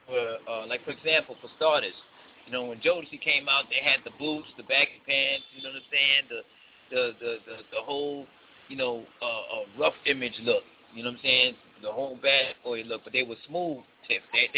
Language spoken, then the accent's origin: English; Brooklyn, New York, United States; You know, I'm from Brooklyn, New York.